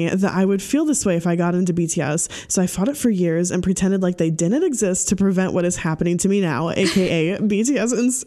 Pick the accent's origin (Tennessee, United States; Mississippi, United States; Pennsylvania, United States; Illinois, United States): Tennessee, United States; also born or lived in Georgia / New York; I'm from Tennessee originally.